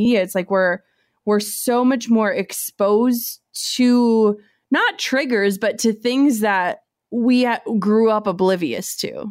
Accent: Minnesota, United States; small town, Minnesota, zero diversity.

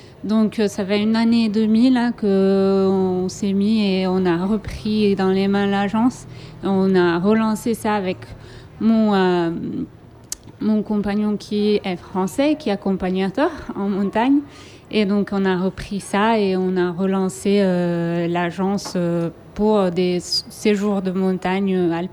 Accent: Valgrisenche, Aosta Valley, Italy; Moi, je suis née à Aoste. C'est la ville principale de la région. Mais je viens d'une petite vallée de montagne. Mon père est guide de montagne et je viens d'une toute petite vallée qui s'appelle Val Grisanche, mais c'est très petit, sauvage, c'est pas très bien connu.

